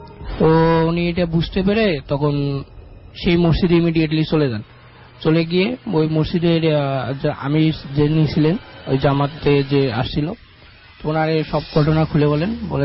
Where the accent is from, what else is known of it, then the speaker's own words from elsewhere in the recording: Dhaka, Dhaka Division, Bangladesh; আমি আইওটি ইউনিভার্সিটিতে পড়ি, আমি উত্তরা থেকে এসেছি।